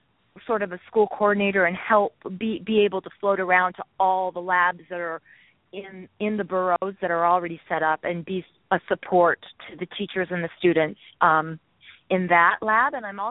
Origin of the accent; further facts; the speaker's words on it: Oregon, United States; I've even been quoted as saying it's because I'm from Oregon, because when I was a little girl, that's when the first ever national bottle law went into effect, and that happened in Oregon